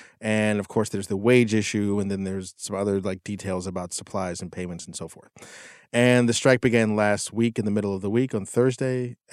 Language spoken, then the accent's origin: English; McKeesport, Pennsylvania, United States; I went back to my hometown, which is one of the most economically destroyed towns in the nation. This town in McKeesport, Pennsylvania